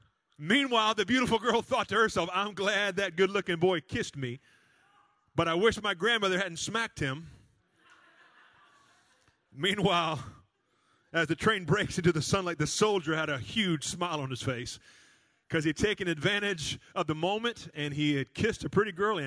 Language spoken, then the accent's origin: English; Cleveland, Tennessee, United States; Well, when I was graduating from Cleveland High School in Cleveland, Tennessee, I was there and I remember it just like it was yesterday.